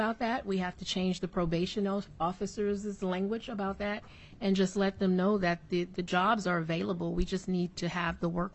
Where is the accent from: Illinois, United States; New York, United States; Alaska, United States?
Alaska, United States; I come from the Mat-Su, you know, the fastest growing area across the state